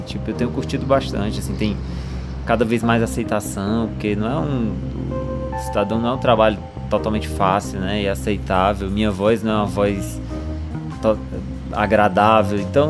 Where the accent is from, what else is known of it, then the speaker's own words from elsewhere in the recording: Ceará, Brazil; Assim, Ceará é muito presente. Eu nunca perdi meu sotaque, Eu sou muito cearense, eu acho.